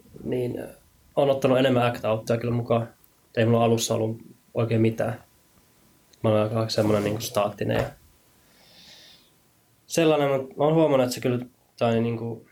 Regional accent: Kuopio, North Savo, Finland; Ja sitten mä oon Kuopiosta kotoisin

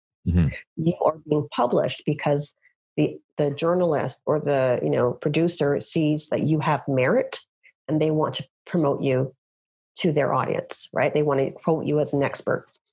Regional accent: Canada; I think because we're Canadian, you know, the Canadians have a very strict, journalism laws

